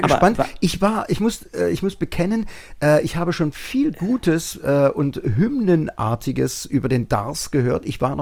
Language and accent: German; East Germany, Germany; aber wir Ossis, inklusive ich, wir wollten einfach das Westgeld haben, wir wollten die D-Mark haben